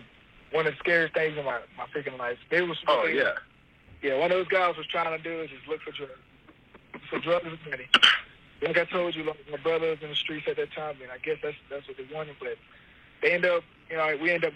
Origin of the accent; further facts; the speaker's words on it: Florida, United States; All right, so I'm from Tampa, Springs, Florida, a little small country town.